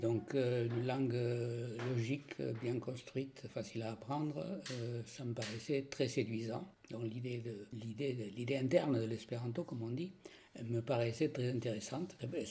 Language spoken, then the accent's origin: French; France; first language Occitan; French is a second language; ma langue maternelle c'était l'occitan de la région. Et à 5 ans, je suis allé au collège, à l'école primaire où il a fallu apprendre le français.